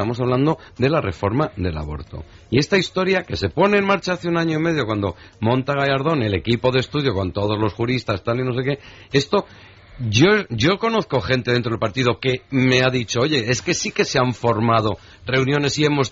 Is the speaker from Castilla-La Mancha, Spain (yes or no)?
no; Zamora, Castile and León, Spain; Yo cuando oigo a la alcaldesa de Zamora, que es mi pueblo